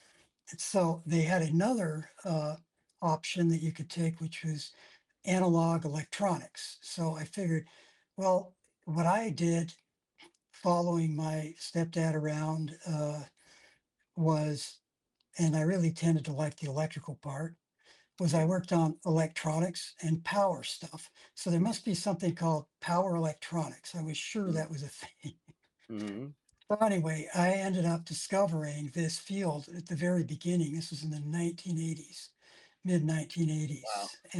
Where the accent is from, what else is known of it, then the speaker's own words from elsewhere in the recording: Seattle, Washington, United States; So I grew up in Seattle, Washington.